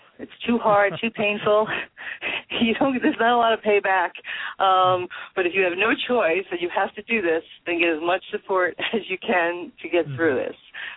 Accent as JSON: {"language": "English", "town": "New York City", "region": "New York", "country": "United States", "tie": "born or raised there", "said": "Okay, well, I was raised in the Bronx, New York, which, even though it's part of New York City, it was very small town feel."}